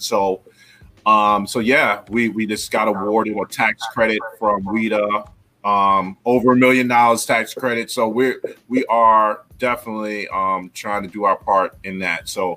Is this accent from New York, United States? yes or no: yes; New York, United States; yes, I'm from New York, but I'm not one of those New Yorkers who's like, New York is the best place ever for everyone.